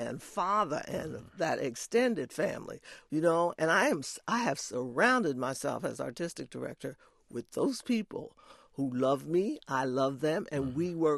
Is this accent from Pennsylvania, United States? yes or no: yes; Philadelphia, Pennsylvania, United States; No, that you know, I'm from Philadelphia, Mother Bethel AME Church, you know.